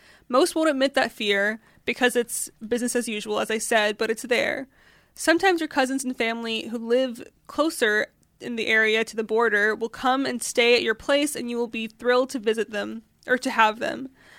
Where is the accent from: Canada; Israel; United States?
Israel; And I always feel like I'm scared to say I'm from Israel for two different reasons.